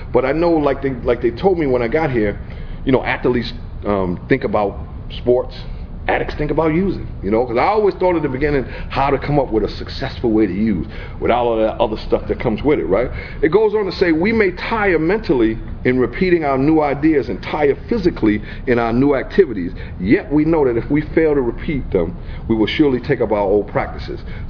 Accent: Yonkers, New York, United States; I had commitments for a Thursday in Yonkers. I'm from Yonkers.

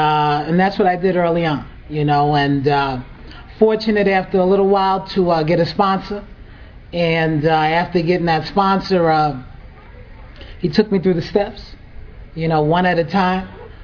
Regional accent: Brooklyn, New York, United States; And born and raised in Brooklyn, moved to New Rochelle.

